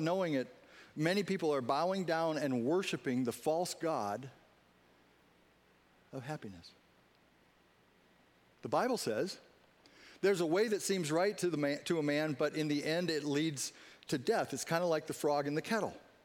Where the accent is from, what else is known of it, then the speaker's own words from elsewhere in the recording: United States; I'm an American.